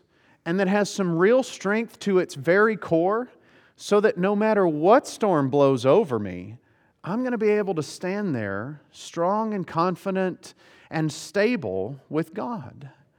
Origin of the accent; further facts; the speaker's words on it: Tennessee, United States; I grew up around some of those, and like in Tennessee, I grew up in Tennessee, and we have a tornado season